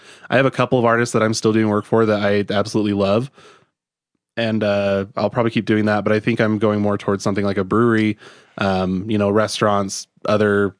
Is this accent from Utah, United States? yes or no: yes; Salt Lake City, Utah, United States; also born or lived in Iowa; I grew up in Salt Lake. Moved around quite a bit. I lived in Iowa for like 6 months when I was little.